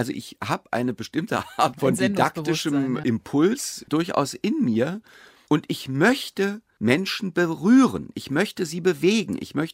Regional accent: Berlin, Germany; ich bin ja selber Berliner.

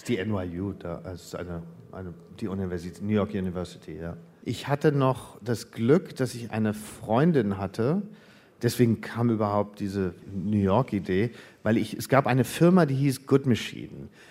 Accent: Wolfsburg, Lower Saxony, Germany; Aber ich bin in Deutschland geboren, in Wolfsburg. Und da aufgewachsen. Und meine Mutter ist Schweizerin, mein Vater ist Österreicher. Von daher habe ich die beiden Pässe.

